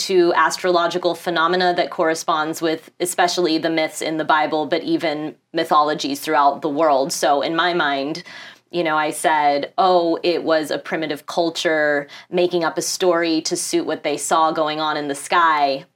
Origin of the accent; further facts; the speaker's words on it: Tulsa, Oklahoma, United States; because I grew up in Tulsa, Oklahoma, so that was really the only basis of a representation of spirituality.